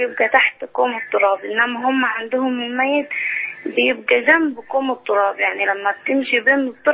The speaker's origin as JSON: {"language": "Arabic", "town": "Aswan", "region": "Aswan Governorate", "country": "Egypt", "said": "مش بيحفروها زي احنا عندنا في أسوان"}